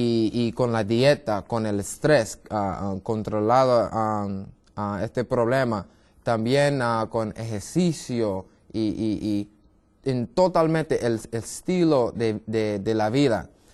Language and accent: Spanish; Brooklyn, New York, United States; Spanish is a second language; Y soy de Nueva York, de Brooklyn, y mi papá italiano, mi mamá de Trinidad, del Caribe, entonces una mezcla. Por eso suena que mi español está un poco co